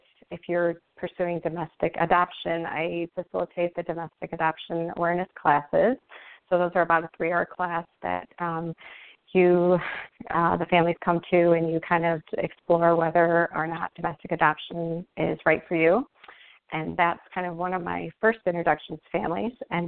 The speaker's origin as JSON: {"language": "English", "region": "Illinois", "country": "United States", "tie": "born or raised there", "said": "I grew up in the Chicago suburbs, and that's where my family, all my siblings, mom, cousins, my all extended family, all live in the Chicago suburbs."}